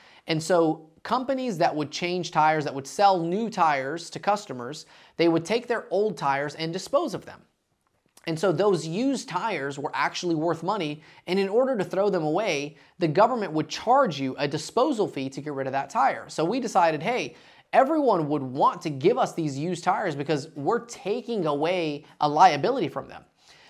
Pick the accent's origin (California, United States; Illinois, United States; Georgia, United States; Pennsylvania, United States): Georgia, United States; Dalton; I grew up in Dalton, Georgia, and the first car that I ever had was a 1960 Buick Invicta.